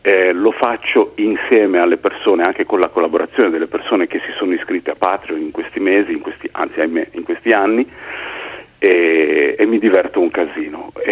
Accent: Asti, Piedmont, Italy; No, guarda, delle mie parti ce ne sono giusto un paio, mi duole dirlo, ma nessuno da Firenze in giù.

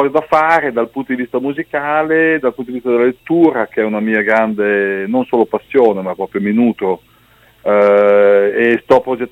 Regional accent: Emilia-Romagna, Italy; noi siamo Emiliano Romagnoli

